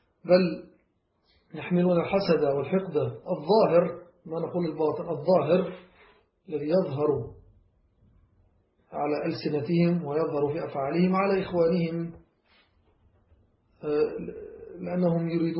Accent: Egypt; يقول هذا عندنا في مصر نقول هذا غلبان

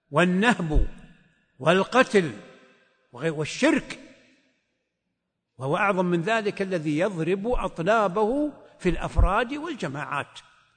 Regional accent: Saudi Arabia

